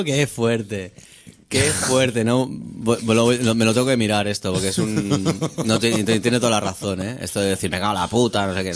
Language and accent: Spanish; Barcelona, Catalonia, Spain; yo que soy de la Verneda y el otro es el Buen Pastor.